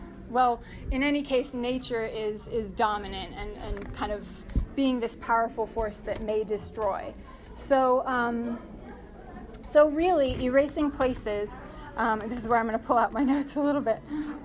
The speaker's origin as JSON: {"language": "English", "town": "Ellicott City", "region": "Maryland", "country": "United States", "tie": "born or raised there", "also_born_or_lived": "Tucson", "said": "But my more recent work started happening after I moved back from Tucson to Ellicott City, which is my hometown. My parents live about 5 minutes up the road from the historic district"}